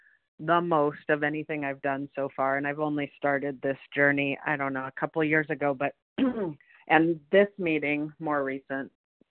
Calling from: California, United States; I'm calling from Northern California.

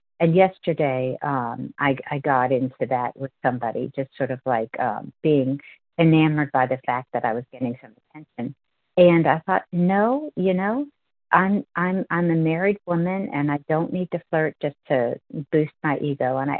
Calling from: Virginia, United States; Hi, this is … I'm calling in from Virginia. And I'm actually in New Orleans right now visiting my mother, but I live in Virginia.

